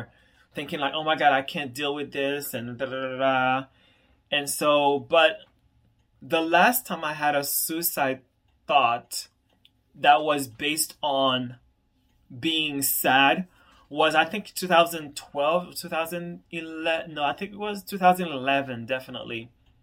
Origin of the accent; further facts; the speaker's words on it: Haiti; growing up in Haiti, like in my early years, when coup d'etat happened around in the early 90s